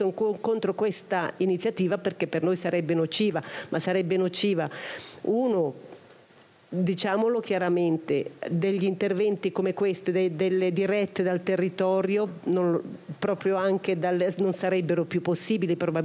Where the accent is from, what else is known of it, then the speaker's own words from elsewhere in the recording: Graubünden, Switzerland; also born or lived in Geneva; E io ho vissuto una trentina d'anni a Ginevra, e sinceramente quando io dicevo sono svizzera italiana e mi dicevano ticinesi, dico no, grigione italiana.